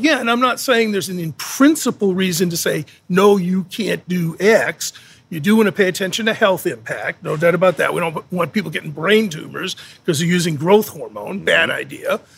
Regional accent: Boston, Massachusetts, United States; I'm from Boston. We call him a jerk.

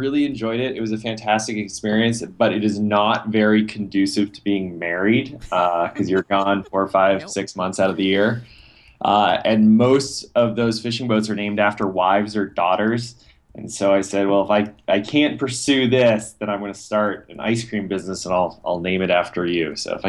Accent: Maine, United States; I'm not. I'm actually from Maine.

